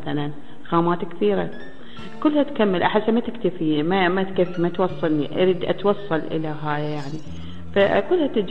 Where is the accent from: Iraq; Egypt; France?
Iraq; Al-Qadisiyah Governorate; خصوصا عندنا بالجنوب، أنا من محافظة القادسية أو الديوانية نسموها، عايشة بالبستان وعايشة شايفة بنات الريف شلون يلبسون